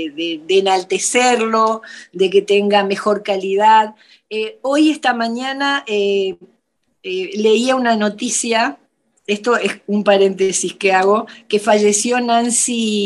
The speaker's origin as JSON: {"language": "Spanish", "region": "Córdoba", "country": "Argentina", "tie": "born or raised there", "also_born_or_lived": "Chaco / Buenos Aires", "said": "De hecho, nací en el Chaco, me crié en Córdoba, estudié en Buenos Aires, volví acá."}